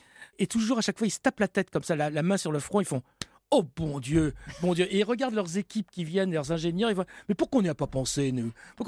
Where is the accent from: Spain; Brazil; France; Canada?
France; Je suis français.